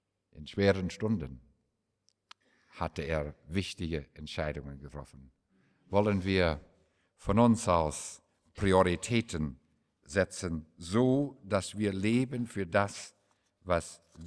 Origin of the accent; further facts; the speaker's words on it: Saskatchewan, Canada; German is a second language; moved away as an adult; now in Germany; 1963, ich kehrte von New York zurück nach Saskatchewan, wo ich groß geworden bin, zur Farm meines Vaters.